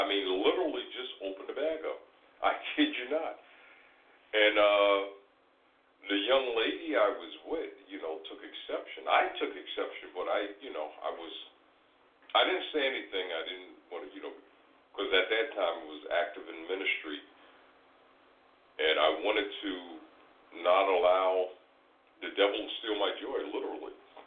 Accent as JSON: {"language": "English", "region": "New York", "country": "United States", "said": "as a New Yorker, I'm not used to that in-your-face type racism"}